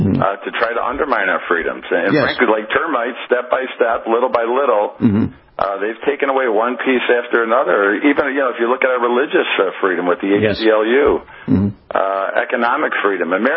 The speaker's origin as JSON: {"language": "English", "town": "Buffalo", "region": "New York", "country": "United States", "said": "by the way, I'm from Buffalo, you know, the home of great pizza."}